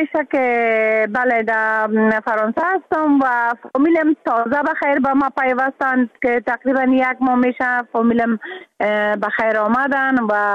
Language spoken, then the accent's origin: Persian; Afghanistan; moved away; حتی حالا که ما در بیرون از افغانستان هستم